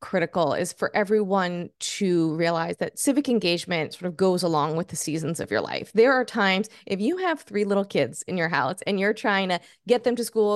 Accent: Texas, United States; So I grew up in Texas, and I have a lot of friends who are sort of still in the mindset of no politics at the dinner table

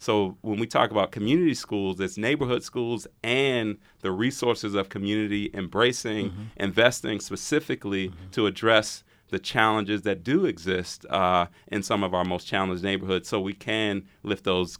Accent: Chicago, Illinois, United States; And I'm not from Rochester, I'm from Chicago originally.

